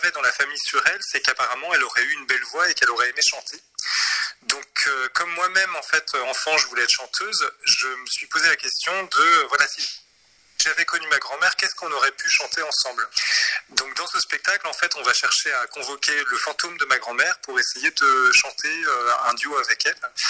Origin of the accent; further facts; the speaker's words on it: Rennes, Brittany, France; born there; Moi, je suis né en France, hein. Je suis né à Rennes, mais mon père est né vraiment dans un petit village perdu dans les montagnes au Laos.